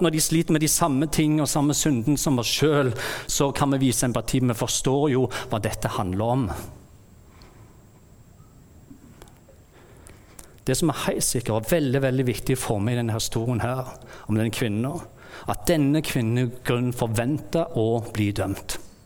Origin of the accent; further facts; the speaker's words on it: Bryne, Rogaland, Norway; når jeg vokste opp på Bryne